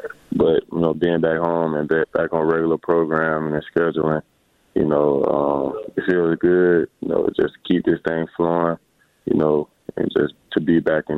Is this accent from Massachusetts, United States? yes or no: no; Tuscaloosa, Alabama, United States; just being a local kid, you know, a lot of local kids get looked over